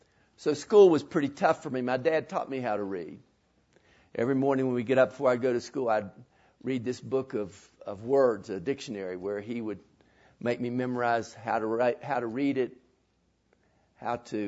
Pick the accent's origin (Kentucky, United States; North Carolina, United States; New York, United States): New York, United States; accent: New York; You probably are surprised that I didn't go to inner city New York schools with my accent.